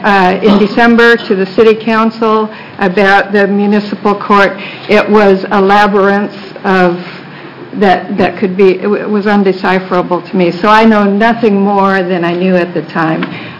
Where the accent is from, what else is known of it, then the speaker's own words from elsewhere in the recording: Astoria, Oregon, United States; I live in Astoria. I was I first resided there in 1951, so it is my hometown, though I wasn't born there.